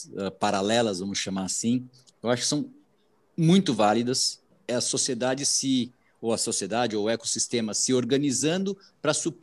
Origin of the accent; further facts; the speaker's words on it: São Paulo, Brazil; Eu, como paulistano, acharia fantástico uma prova andando pelas marginais